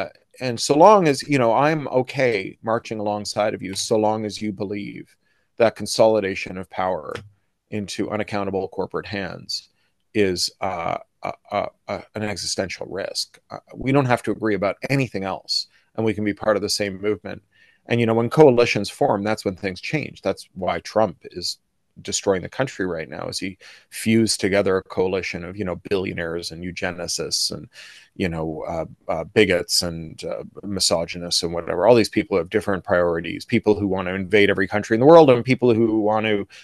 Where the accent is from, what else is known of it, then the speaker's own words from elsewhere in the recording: Canada; Like all the best Americans, I'm a Canadian.